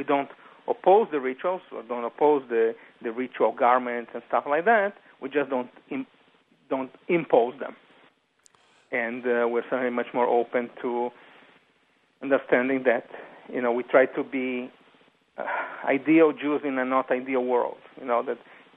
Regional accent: São Paulo, Brazil; English is a second language; moved away as an adult; now in United States; I grew up in São Paulo, Brazil.

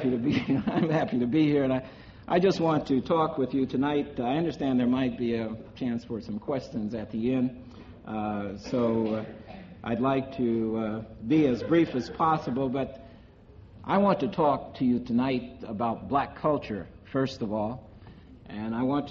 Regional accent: Michigan City, Indiana, United States; as I was growing up in Michigan City, I suppose would be called a ghetto. They just called it the patch in Michigan City.

